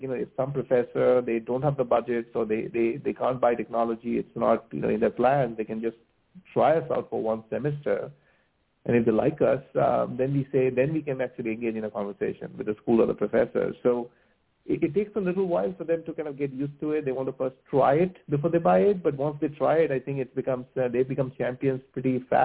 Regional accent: India; moved away; I grew up in India, I came to this country

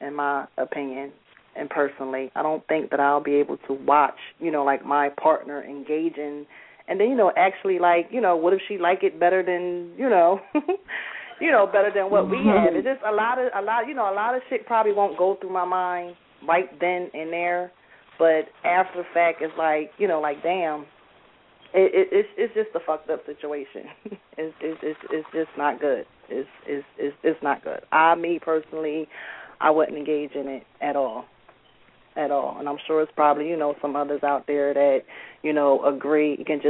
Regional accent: Trenton, New Jersey, United States; I'm from Jersey, Trenton, New Jersey, capital, or whatever

